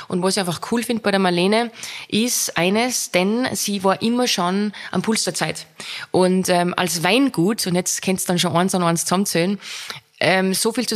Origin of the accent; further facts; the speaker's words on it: Salzburg, Austria; wir kommen beide aus dem Gau in Salzburg. Die Marlene aus dem Pinzgau, ich aus dem Bongau.